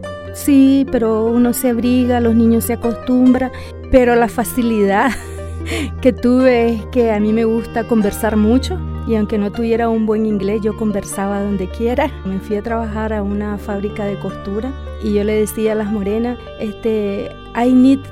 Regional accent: Nicaragua; Creo que como los nicaragüenses pasamos esta etapa de la guerra

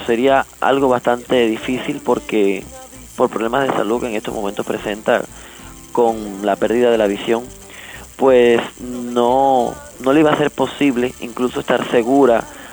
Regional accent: Holguín, Cuba; born there; en la ciudad de Holguín, donde yo nací

